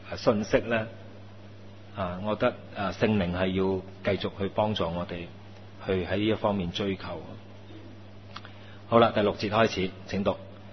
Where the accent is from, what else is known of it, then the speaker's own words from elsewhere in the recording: China; 真係我哋中國人話大吉利是啦